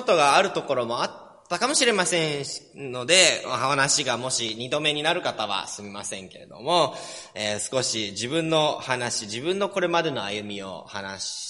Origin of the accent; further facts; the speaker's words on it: Tanba, Kyoto, Japan; いや、日本生まれ育ちです。京都ですって言うと、え、京都？とか言われるんですけども、丹波の黒豆の有名なんですね、丹波から、丹波生まれ育ちだったんですけれども